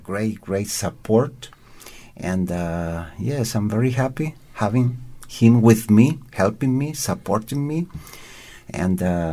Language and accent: English; Osorno, Los Lagos, Chile; Yes, I'm from Osorno